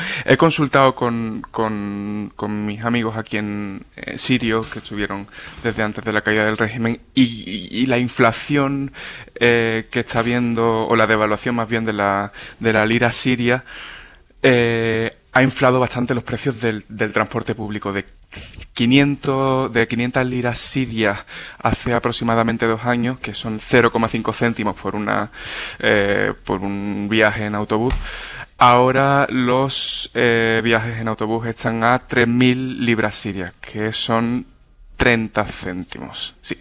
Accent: Lebanon; accent: Lebanese Arabic; Spanish is a second language; Y por mi acento libanés en árabe pensaron que quizá podría estar ligado con Hezbollah

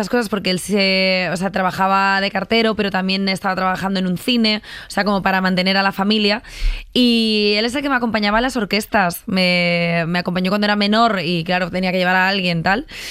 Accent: Reus, Catalonia, Spain; yo soy una chiquita de Reus y al final Salou pues no deja de ser también mi casa. O sea, he veraneado allí muchísimo

